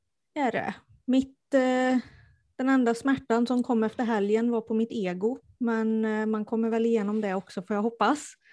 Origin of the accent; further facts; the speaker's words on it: Strömstad, Västra Götaland County, Sweden; jag är från Bohuslän. Närmare bestämt Strömstad ursprungligen.